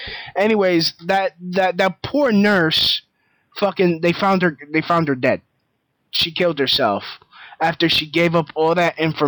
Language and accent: English; United States; Maybe because I'm an American, I really couldn't give a shit.